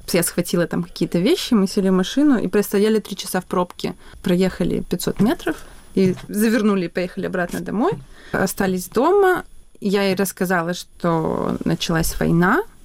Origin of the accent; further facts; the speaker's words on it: Odesa, Odesa Oblast, Ukraine; now in Kyiv, Ukraine; Я одесситка, но уже 10 лет живу в Киеве, работаю в кино.